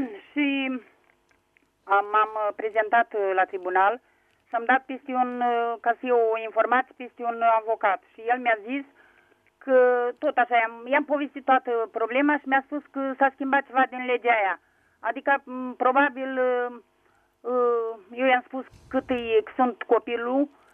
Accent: Suceava, Suceava County, Romania; Sunt de la Suceava.

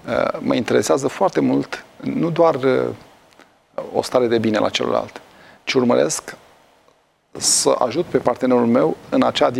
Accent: Romania; Asta suntem. Suntem înclinați spre negativisme, mai ales ca români.

